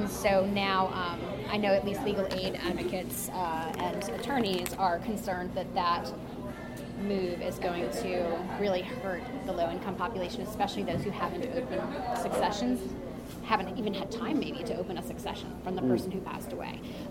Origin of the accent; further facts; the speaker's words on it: New Orleans, Louisiana, United States; I'm from the South. I'm from New Orleans.